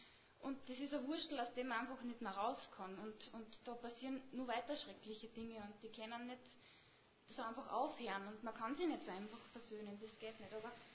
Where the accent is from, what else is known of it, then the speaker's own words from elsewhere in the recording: Austria; ich bin nicht von da, ich bin aus Österreich